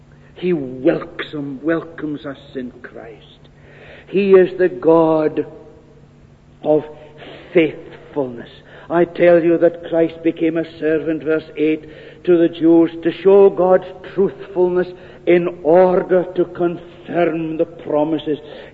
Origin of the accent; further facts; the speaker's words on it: Scotland, United Kingdom; accent: Doric; Oh, I'm a Scotsman through and through, but I don't like going lapsing into the Doric.